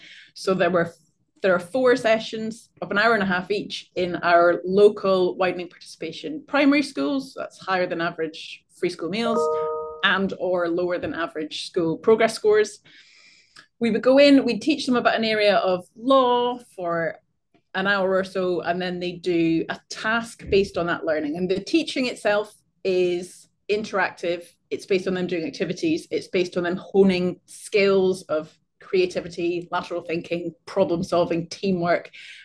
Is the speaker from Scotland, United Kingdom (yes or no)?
yes; Scotland, United Kingdom; As you said, I'm an associate professor at Warwick Law School. I'm obviously not from this part of the world. I'm originally Scottish